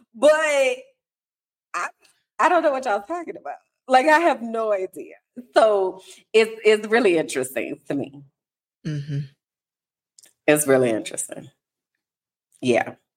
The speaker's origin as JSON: {"language": "English", "town": "New Orleans", "region": "Louisiana", "country": "United States", "said": "keep in mind, I'm from New Orleans."}